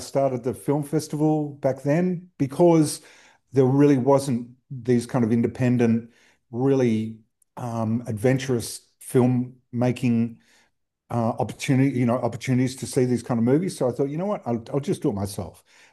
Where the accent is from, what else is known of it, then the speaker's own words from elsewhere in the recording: Sydney, New South Wales, Australia; So back in the day when I was a kid, I grew up in Sydney.